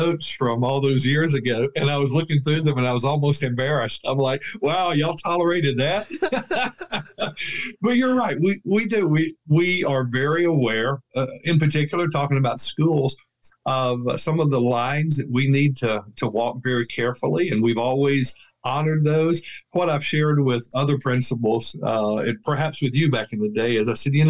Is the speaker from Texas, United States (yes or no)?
no; Louisiana, United States; I grew up in Louisiana. My parents lived there.